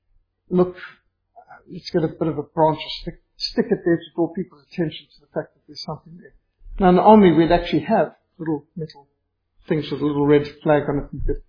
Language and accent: English; South Africa; I'd be South African missionary, but got a British passport